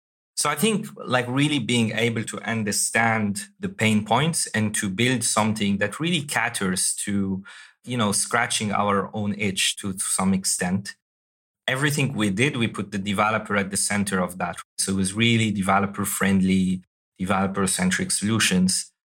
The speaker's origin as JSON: {"language": "English", "country": "Algeria", "tie": "born or raised there", "said": "I was born and raised in Algeria, and to a larger extent, to give back to the continent."}